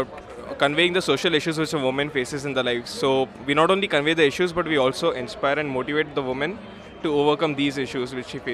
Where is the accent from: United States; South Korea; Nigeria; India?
India; from India